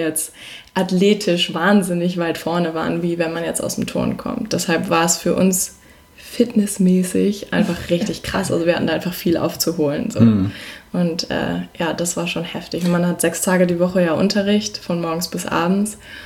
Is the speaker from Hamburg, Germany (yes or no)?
yes; Hamburg, Germany; Wir kommen aus Hamburg, sind beide 24 Jahre alt und sind vor 3 Jahren an die Artistenschule in Berlin gegangen, beziehungsweise vor 6 Jahren.